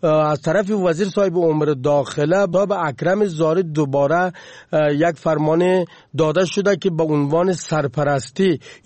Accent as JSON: {"language": "Persian", "region": "Balkh", "country": "Afghanistan", "tie": "born or raised there", "said": "ما از بلخ هستیم، در بلخ زاده شدیم،"}